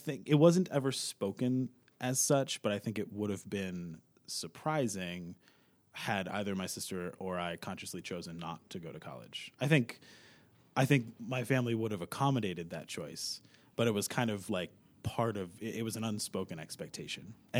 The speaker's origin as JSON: {"language": "English", "town": "Spencerport", "region": "New York", "country": "United States", "tie": "born or raised there", "said": "So I grew up in just outside Rochester, New York."}